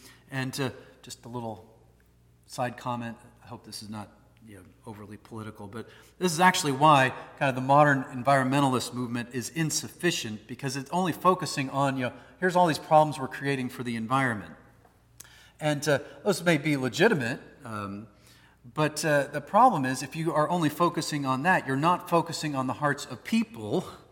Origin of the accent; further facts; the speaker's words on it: Washington, United States; I'm from Washington State. We're all tree huggers out there.